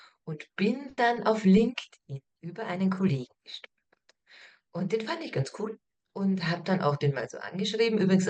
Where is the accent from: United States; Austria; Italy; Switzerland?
Austria; now in Germany; Wenn du als Österreicherin dastehst und dir anhören kannst von deinen Kunden, wieso brauchen wir eine Österreicherin, die eine deutsche Apotheke leitet?